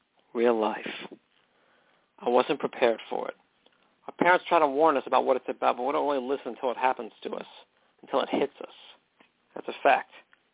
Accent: McKinleyville, California, United States; personally, I'm a soul from the town of McKinleyville, California. Where horses have the right of way. I'm from McKinleyville, and you know what?

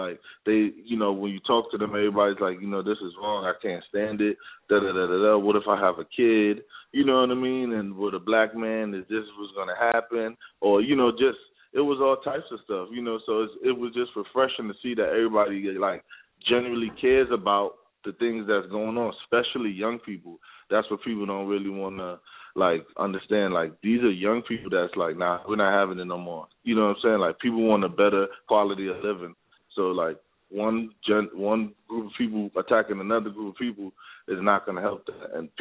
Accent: Queensbridge, New York, United States; also born or lived in Bronx; Well, I was born in the Bronx, but I was raised in Queensbridge.

